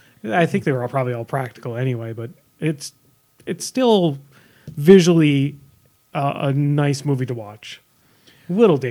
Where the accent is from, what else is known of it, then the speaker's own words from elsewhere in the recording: Mayville, United States; Like my hometown of Mayville, which has got 5,000 people in it, has a Shopko there.